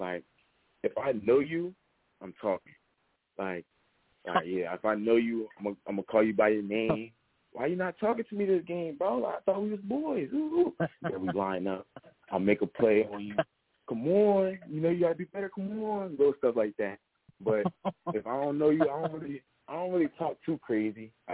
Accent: New Jersey, United States; we're both from Jersey.

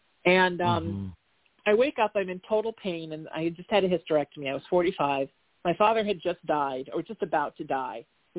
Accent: Huntington Beach, California, United States; going to school, growing up in Huntington Beach and Newport Beach accordingly.

